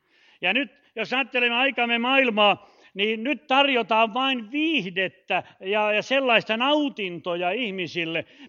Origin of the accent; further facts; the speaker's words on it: Ostrobothnia, Finland; meillä Pohjanmaalla sanotaan vain gruppi.